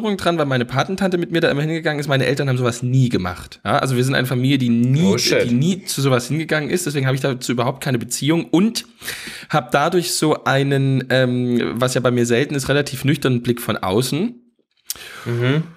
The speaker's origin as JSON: {"language": "German", "town": "Dresden", "region": "Saxony", "country": "Germany", "said": "ich komme ja aus Dresden und Dresden ist ja Home of Adventsmarkt"}